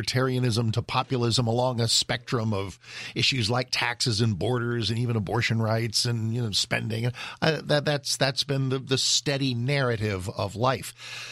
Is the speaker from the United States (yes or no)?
yes; Washington, D.C. area, United States; also born or lived in San Antonio, Texas; You know, I was born in San Antonio. Thank you, U.S. military. Got to live in a lot of interesting places. Grew up in the suburbs of Washington, D.C.